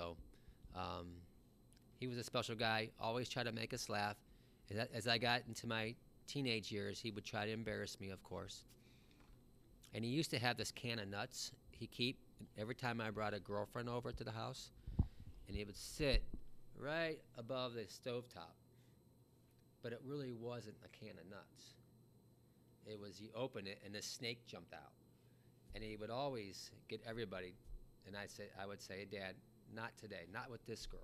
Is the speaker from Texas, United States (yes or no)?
no; Streetsboro, Ohio, United States; I grew up in Streetsboro